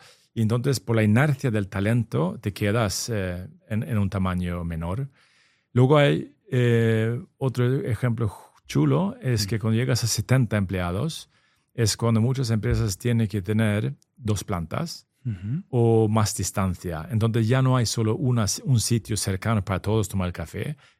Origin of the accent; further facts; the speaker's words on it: Sweden; Spanish is a second language; now in Spain; primero soy sueco, no soy andaluz. Y ya llevo más de 20 años aquí.